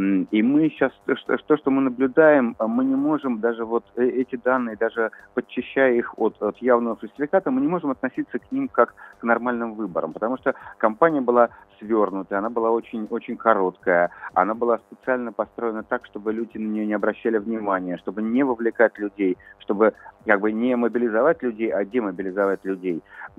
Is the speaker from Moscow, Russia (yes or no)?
yes; Moscow, Russia; потому что я из Москвы